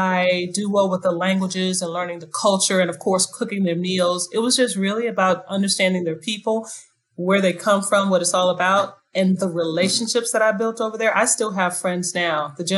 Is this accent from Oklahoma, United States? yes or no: no; Bronx, New York, United States; born there; first language Spanish; I was born in the Bronx. My first babysitters were Puerto Rican.